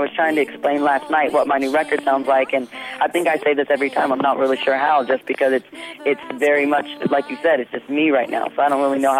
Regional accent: Nashville, Tennessee, United States; Mostly because, one, I'm from Nashville, so I never thought I would be here.

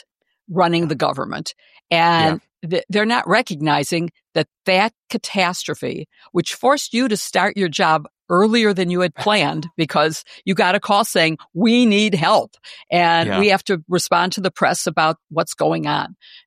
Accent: Evanston, Illinois, United States; I've witnessed the immigration raids right here in my hometown in Evanston and in Chicago, which is the adjacent area

